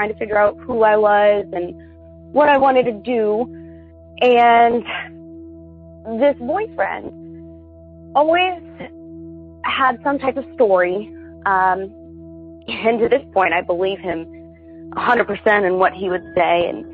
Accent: Ohio, United States; I'm from Ohio

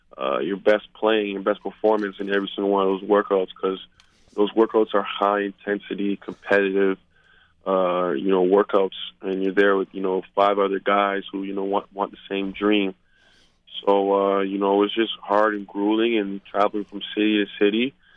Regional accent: Mississauga, Ontario, Canada; I was here in Canada, you know, my hometown, Mississauga.

